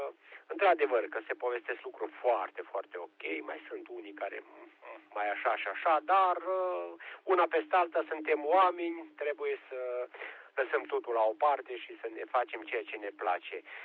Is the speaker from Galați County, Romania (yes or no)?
yes; Nălați, Galați County, Romania; Nu sunt din Galați, sunt din Nălați, aproape de Galați, la vreo 18 km.